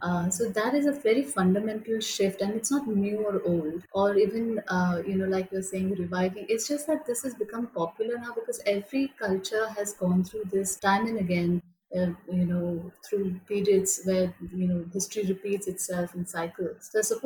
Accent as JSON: {"language": "English", "region": "Northeast India", "country": "India", "said": "which is quite an irony because I'm from Northeast India."}